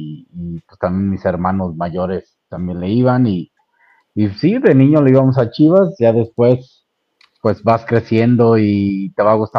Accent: La Piedad, Michoacán, Mexico; vengo a pasar Año Nuevo a mi tierra, ¿no? A La Piedad

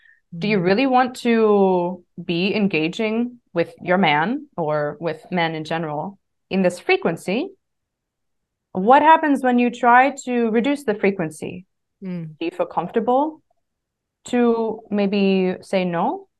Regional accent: United States; I come from a culture where it's not so common. I come from the United States

